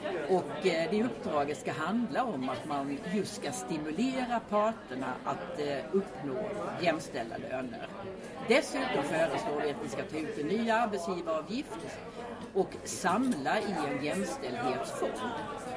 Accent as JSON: {"language": "Swedish", "town": "Halmstad", "region": "Halland County", "country": "Sweden", "tie": "born there", "lives_now": "Stockholm, Sweden", "said": "Jag är 62 år och bor i Stockholms tillfället. Jag är född i Halmstad och också bott på många andra platser i landet."}